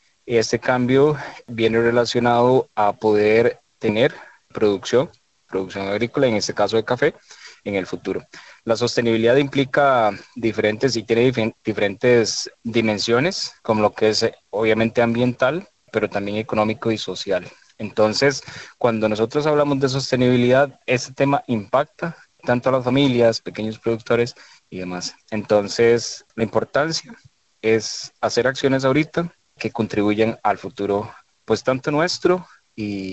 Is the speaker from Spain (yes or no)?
no; Costa Rica; para nosotros como costarricenses